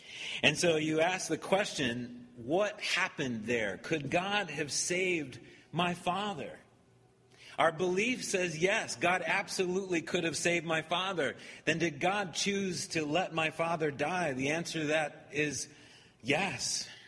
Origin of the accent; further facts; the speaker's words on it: St. Louis, Missouri, United States; He had many, many friends in the Christian community where we grew up in St. Louis.